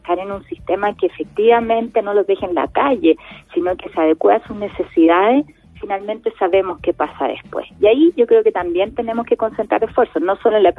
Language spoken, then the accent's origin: Spanish; Magallanes, Chile; tú sabes que yo soy de Magallanes, regionalista